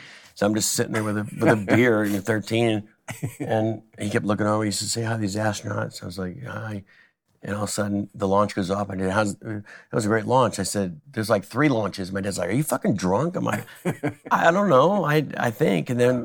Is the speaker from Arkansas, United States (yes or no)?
no; Florida, United States; My dad worked at the Space Center, and that's why I'm from Florida.